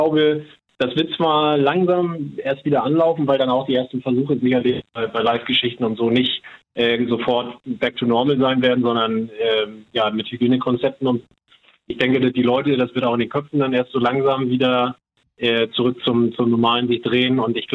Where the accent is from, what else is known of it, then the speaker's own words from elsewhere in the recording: Hamburg, Germany; Das war ja schon vorher so, wir kommen aus Hamburg